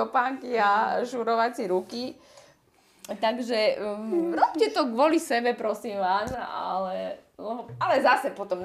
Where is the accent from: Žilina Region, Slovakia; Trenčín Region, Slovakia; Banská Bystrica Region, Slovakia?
Banská Bystrica Region, Slovakia; Zvolen; Chcela som sa ukázať, že ako sa to u nás vo Zvolene robí. Ako sa maká, že zvolenčanky nie sú žiadne krehotinky.